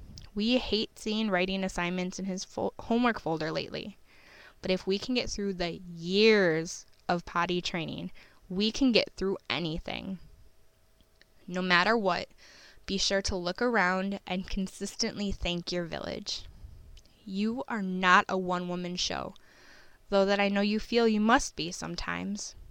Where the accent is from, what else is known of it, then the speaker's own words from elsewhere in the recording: Milwaukee, Wisconsin, United States; Having been born and raised in Milwaukee, I am proud to raise my child in the city that shaped me into the woman I am today.